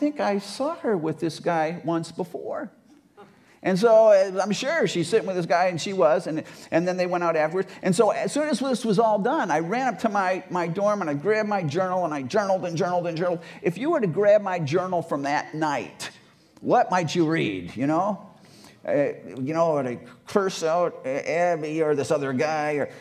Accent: Illinois, United States; I actually had to pull out a map and figure out where Wisconsin was. I grew up in Illinois. I had never heard of this place before.

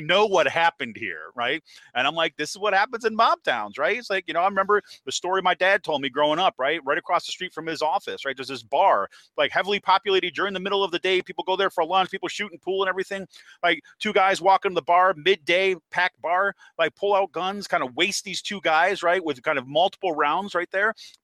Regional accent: Utica, New York, United States; Look, I grew up in Utica, New York, right? Utica, New York is a mob town, right?

